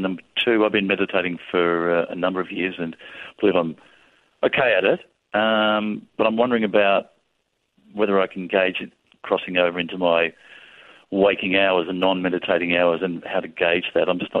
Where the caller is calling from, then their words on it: Melbourne, Victoria, Australia; I'm ringing from Melbourne, Australia.